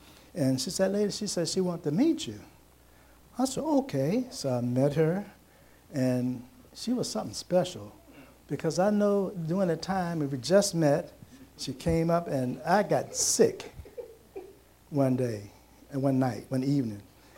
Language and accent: English; Williamsburg, Virginia, United States; now in Richmond, United States; Because I'm from Williamsburg, so I moved up here, got a job.